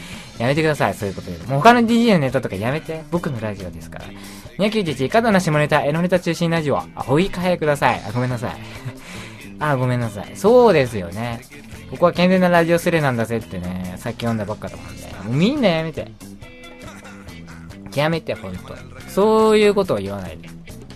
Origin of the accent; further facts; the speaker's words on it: Kanagawa, Japan; 僕神奈川県出身なんですけど、神奈川育ち、神奈川生まれ、順番が逆だね。神奈川生まれ、神奈川育ちなんですけどね。